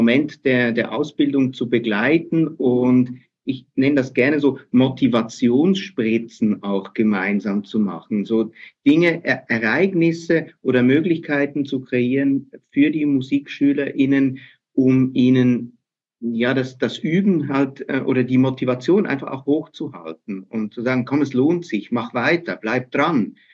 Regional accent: Aargau, Switzerland; Ich bin nämlich aufgewachsen im Aargau, und zwar da, wo Aare, Reuss und Limmat zusammenfließen und dann später direkt in den Rhein.

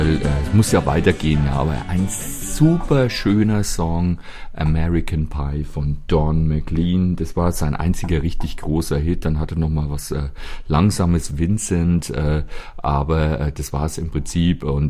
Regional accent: Bavaria, Germany; habe ich in meinem Leben noch nie gegessen, gibt es bei uns in Bayern eigentlich nicht.

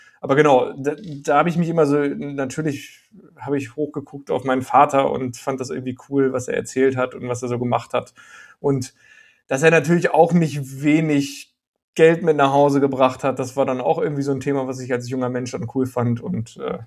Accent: Paderborn, North Rhine-Westphalia, Germany; ich komme ja aus Paderborn und Ecclesia ist ja Detmold, also sehr nah auch an Paderborn.

